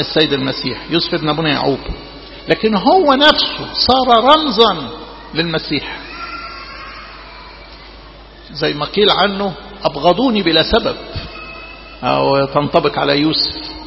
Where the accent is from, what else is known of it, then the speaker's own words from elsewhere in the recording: Egypt; مش يعني احنا كمصريين وكشرقيين يعني الزيادة العواطف عندنا يعني حلو مش وحش.